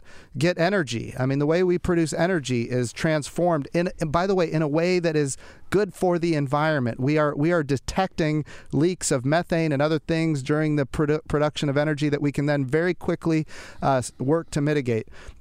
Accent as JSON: {"language": "English", "region": "Oklahoma", "country": "United States", "tie": "born or raised there", "said": "Think about my home state of Oklahoma. A lot of rural folks there, if there's no internet broadband from space, there is no internet for them."}